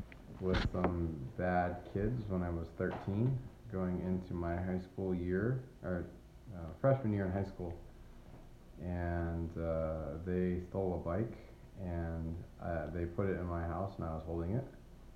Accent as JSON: {"language": "English", "town": "Alameda", "region": "California", "country": "United States", "tie": "born or raised there", "said": "I grew up in Alameda, California."}